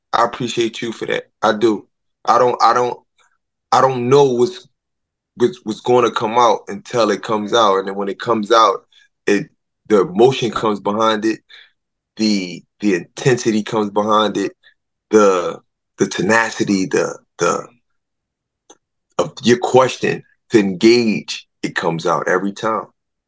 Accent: Philadelphia, Pennsylvania, United States; Currently, you know, I'm fighting November 22nd in my hometown of Philadelphia, in North Philly.

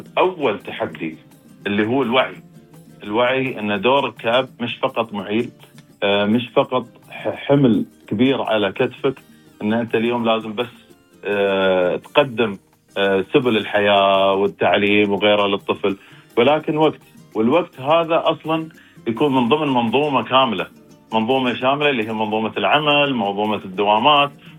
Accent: United Arab Emirates; عندنا مذهب يأكد هالموضوع عندنا في الإمارات

